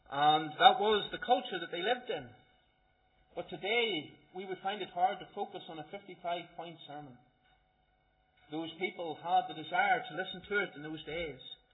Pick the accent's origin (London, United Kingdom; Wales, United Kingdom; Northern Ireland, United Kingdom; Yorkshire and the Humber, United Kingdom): Northern Ireland, United Kingdom; Like myself, I was originally from Antrim.